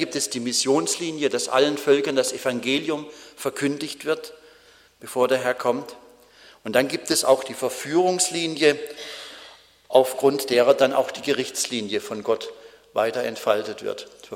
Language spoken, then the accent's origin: German; Baden-Württemberg, Germany; Sehr erstaunlich, dass ein Land, das halb so groß ist wie mein Heimatland Baden-Württemberg